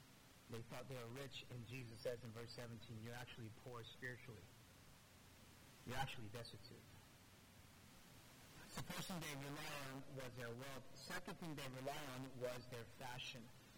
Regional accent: the South, United States; I saw this in my life, growing up in the South.

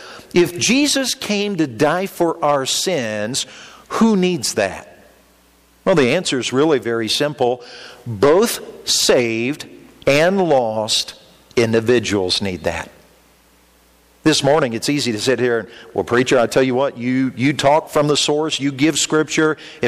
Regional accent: Indianapolis, Indiana, United States; and I'm from Indianapolis, that area

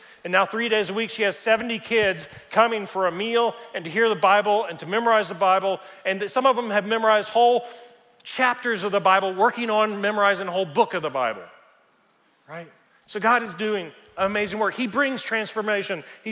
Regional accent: Tennessee, United States; There was a farmer back in Tennessee, and we're from Tennessee, right?

